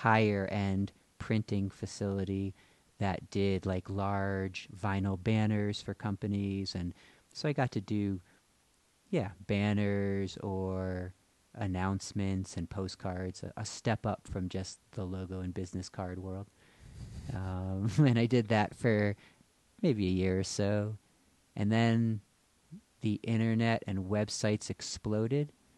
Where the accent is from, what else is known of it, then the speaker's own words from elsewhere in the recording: Massachusetts, United States; I was living in Boston. I was raised in Massachusetts, and I was in my mid-20s and hadn't lived anywhere else.